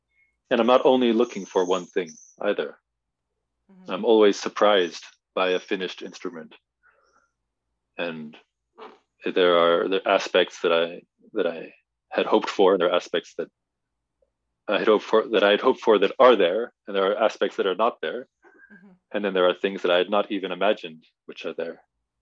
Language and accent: English; Virginia, United States; And we were a bit eccentric in the area where we grew up in Virginia, in that there was no string program in the schools.